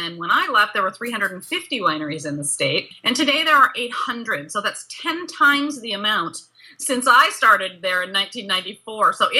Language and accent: English; Seattle, Washington, United States; I am a Seattleite through and through.